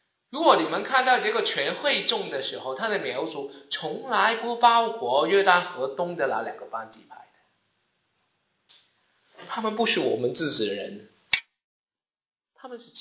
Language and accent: Chinese; Hong Kong; moved away as an adult; 以前当我们移民或是当我们来读书的时间，你知道我们香港人需要做什么事情？